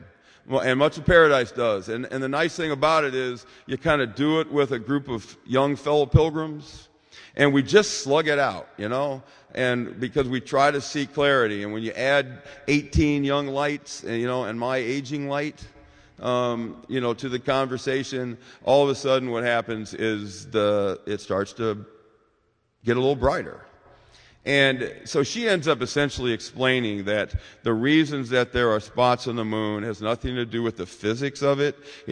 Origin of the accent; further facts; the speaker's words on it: Iowa, United States; now in North Carolina, United States; I mean, I came here from Iowa, you know